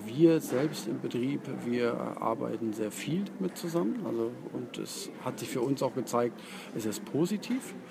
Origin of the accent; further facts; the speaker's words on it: Hamburg, Germany; Ich komme aus Hamburg, ja.